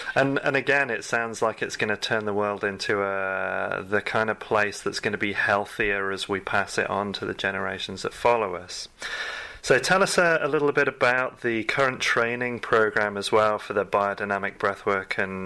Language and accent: English; England, United Kingdom; I mean, as an Englishman, that takes right back to, you know, British stiff upper lip.